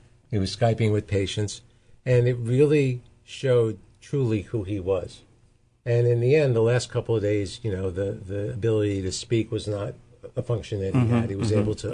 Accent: New York City, New York, United States; I am right here from the island of Manhattan. Oh, you're from the city? I was born in the city. I was raised in the city. I went to public school through grade 6.

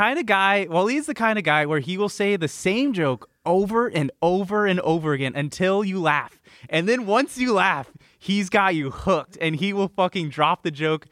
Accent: California, United States; But I'm from the Bay, people, all right?

